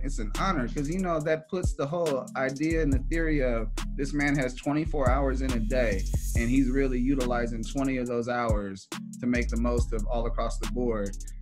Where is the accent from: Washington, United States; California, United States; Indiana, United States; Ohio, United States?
California, United States; you know, I grew up in Cali, so I got to give a lot of love